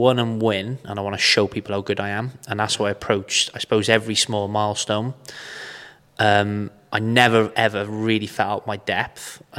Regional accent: Wales, United Kingdom; Being a Welshman, massively passionate about rugby and Welsh football

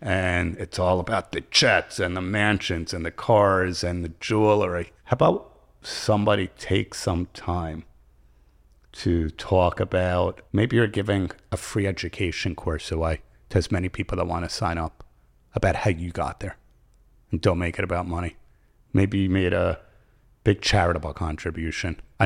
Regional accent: Livingston, New Jersey, United States; well, I was from Livingston, New Jersey, upper middle class suburban area predominantly, a lot of tight knit Italian families, Jewish families.

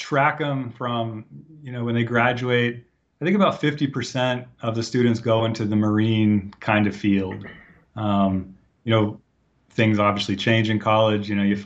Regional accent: Phoenix, Arizona, United States; also born or lived in Houston; I was born in Houston, so pretty close to the ocean, you know, moved when I was about 6 months old, and somehow grew up in Phoenix wanting to be a marine biologist

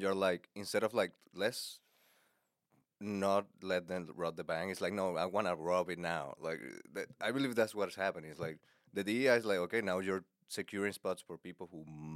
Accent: the South, United States; It's like, you might see a difference between me and the rest of the lineup. And it's because I'm from the South.

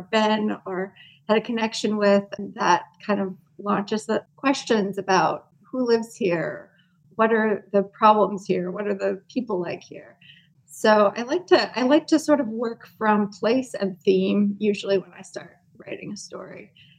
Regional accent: Michigan, United States; also born or lived in Los Angeles; now in Berlin, Germany; and I live in Berlin, Germany. I'm originally from Michigan, and I lived for a long time in Los Angeles

